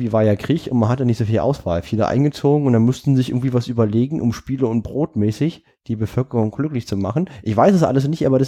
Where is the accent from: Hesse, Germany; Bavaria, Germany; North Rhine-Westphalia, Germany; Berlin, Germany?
Berlin, Germany; Ich möchte mal als Berliner erwähnen, ich finde das gut, dass es in Berlin ist.